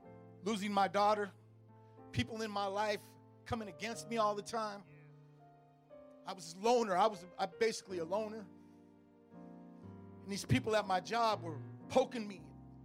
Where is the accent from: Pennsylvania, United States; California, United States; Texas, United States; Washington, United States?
California, United States; Oakland; See, I was raised in East Oakland, too. And I was gangbanging along with this brother.